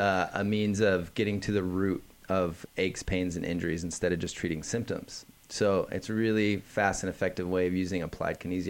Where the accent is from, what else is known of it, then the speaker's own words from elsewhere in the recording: North Bend, Washington, United States; I grew up in a little town called North Bend.